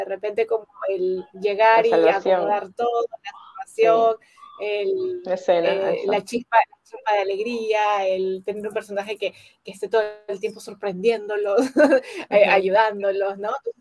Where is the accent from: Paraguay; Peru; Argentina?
Peru; No, China, soy peruana, ¿no?